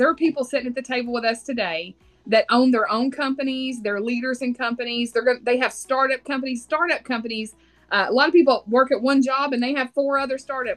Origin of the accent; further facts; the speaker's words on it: Texas, United States; You can tell that I'm from Texas when everything's called Coke, Sandra.